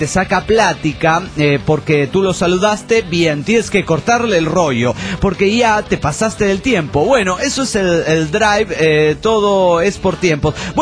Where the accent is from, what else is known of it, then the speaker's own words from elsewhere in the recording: Reynosa, Tamaulipas, Mexico; Soy el norteño de Reynosa, Tamaulipas. Mi número es el 3554 y represento a Reynosa, Tamaulipas.